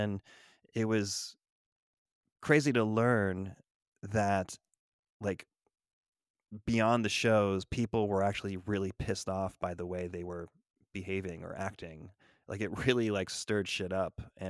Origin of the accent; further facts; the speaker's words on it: Connecticut, United States; growing up in Connecticut, I was exposed to a lot of youth crew